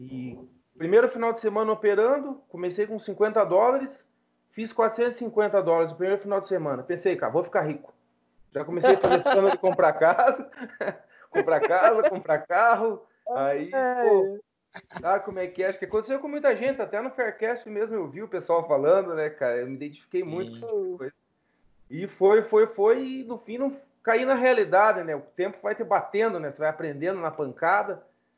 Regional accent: Curitiba, Paraná, Brazil; sou de Curitiba, torcedor do Atlético Paranaense

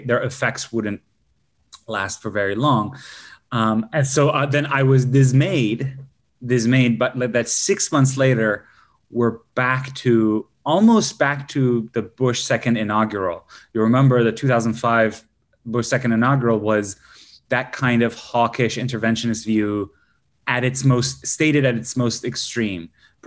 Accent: Iran; I come from Iran. Obviously, I deplore the conditions back home.

